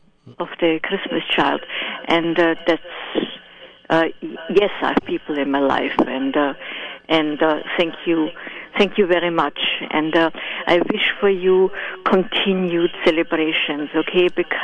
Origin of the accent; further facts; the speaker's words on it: Vienna, Austria; I am from Vienna, and the way we celebrate has little to do with the mania that sometimes happens here.